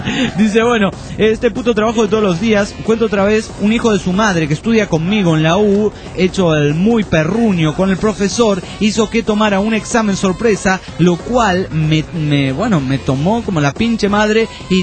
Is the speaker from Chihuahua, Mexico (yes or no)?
no; Mexico City, Mexico; Soy del DF mexicano.